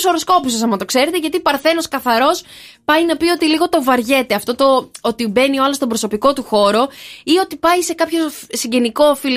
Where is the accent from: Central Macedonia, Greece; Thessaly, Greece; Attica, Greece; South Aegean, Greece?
Central Macedonia, Greece; Thessaloniki; Εγώ είμαι Θεσσαλονικιά.